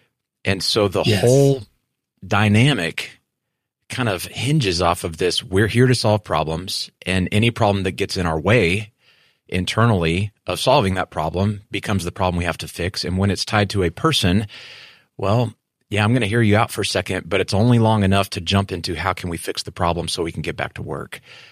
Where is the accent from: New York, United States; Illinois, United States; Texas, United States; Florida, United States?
Texas, United States; I'm from West Texas. We don't use that word in West Texas.